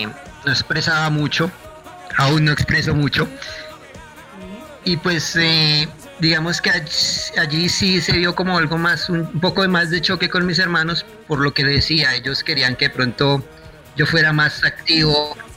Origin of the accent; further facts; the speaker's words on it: Soacha, Cundinamarca, Colombia; Yo fui criado en el pueblo, en Soacha